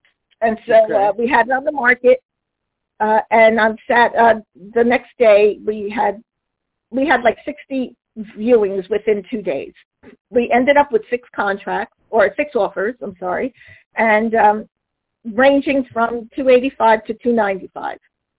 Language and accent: English; New Jersey, United States; because I come from North Jersey and I have a lot of friends and family who I can help out that way.